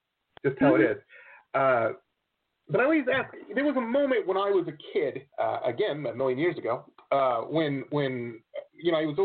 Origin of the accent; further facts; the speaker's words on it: Detroit, Michigan, United States; I grew up in Detroit. So whereabouts in – but I have family all over Michigan.